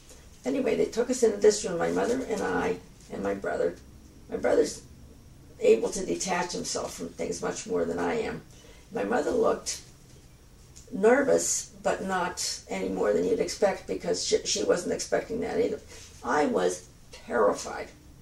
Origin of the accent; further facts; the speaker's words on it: Canada; now in United States; And I didn't consider myself an immigrant because I was only from Canada.